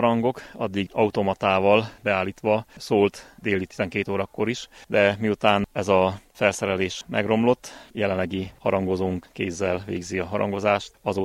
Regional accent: Solocma, Mureș County, Romania; mint az én szülőfalumból, Szolokmából is nagyon sokan elvándoroltak

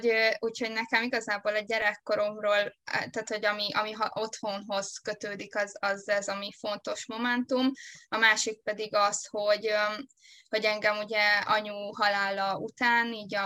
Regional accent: Csomafalva, Harghita, Romania; also born or lived in Budapest, Hungary; annak ellenére, hogy én Budapesten születtem, én azért a gyerekkorom nagy részét ugye Erdélyben töltöttem, Erdélyen belül pedig Csomagfalván, úgyhogy nekem ez nagyon közel áll a szívemhez.

